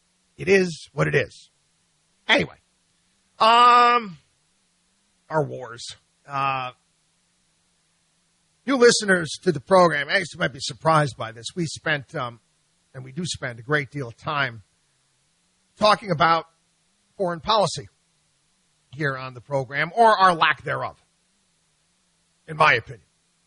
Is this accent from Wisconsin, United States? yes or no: no; New York, United States; And I grew up 2 hours north of New York City, and I might as well have grown up in Kansas.